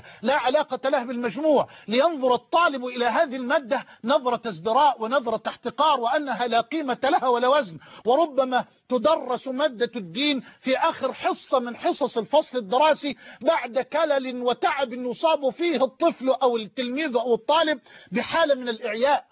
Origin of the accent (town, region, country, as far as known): Egypt